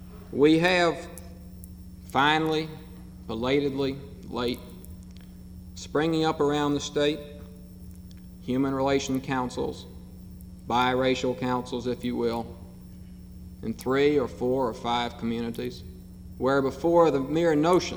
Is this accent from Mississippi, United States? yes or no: yes; Mississippi, United States; We have in my hometown, for the first time since Reconstruction, the appointment of a Negro to a major city commission, and there will be many more.